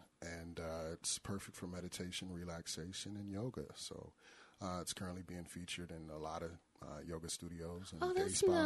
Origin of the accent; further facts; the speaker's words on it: Ohio, United States; moved away as an adult; Born and raised in the Miami Valley. Left out when I was about 18 or 19. Traveled abroad quite extensively.